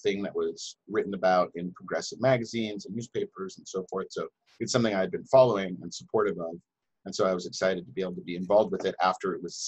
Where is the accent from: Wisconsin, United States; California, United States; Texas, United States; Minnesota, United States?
California, United States; Santa Barbara; So I grew up in Santa Barbara